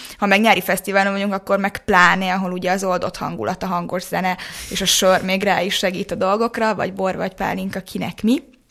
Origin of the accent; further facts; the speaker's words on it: Hungary; mert hogy én magyar vagyok, és hogyha mondjuk, nem tudom, román lennék